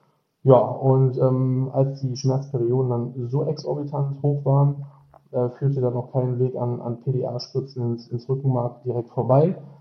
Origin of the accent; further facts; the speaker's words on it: Dormagen, North Rhine-Westphalia, Germany; ich bin 37 Jahre alt. Ich komme aus Dormagen, was in der Nähe von Düsseldorf ist.